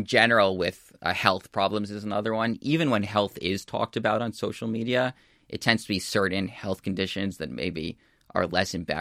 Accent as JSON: {"language": "English", "country": "United States", "said": "So I'm from the United States, and after Barack Obama was first elected"}